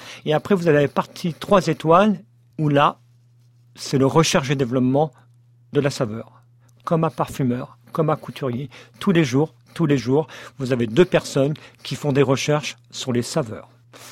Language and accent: French; Brittany, France; Si, parce que je suis breton.